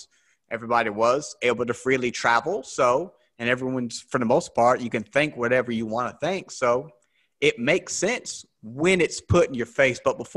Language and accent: English; the South, United States; I'm born and raised in the South, so I've been around, you know, very religious people my entire life